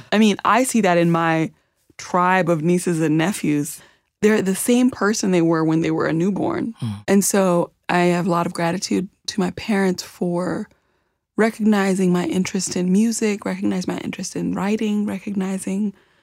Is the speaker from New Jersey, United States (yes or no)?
no; Champaign, Illinois, United States; You know, I grew up in East Central Illinois in a Midwest college town, you know, Champaign, Illinois, a university town.